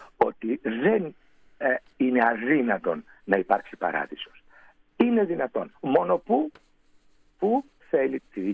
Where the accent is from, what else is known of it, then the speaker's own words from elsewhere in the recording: Ionian Islands, Greece; Η μία στη Λευκάδα, σε ένα χωριό κοντά στο χωριό μου δηλαδή